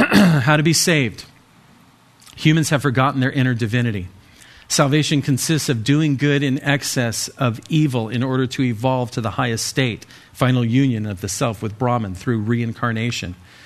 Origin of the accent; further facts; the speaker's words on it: California, United States; I remember as a kid growing up in the Bay Area, we would see them on the street corners chanting their name.